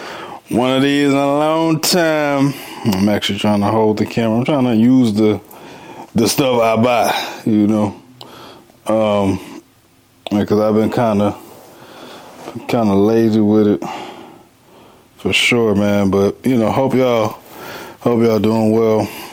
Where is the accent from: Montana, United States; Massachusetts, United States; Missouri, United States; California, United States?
Missouri, United States; St. Louis; I am 30 years old. I'm from St. Louis, also known as the Lou.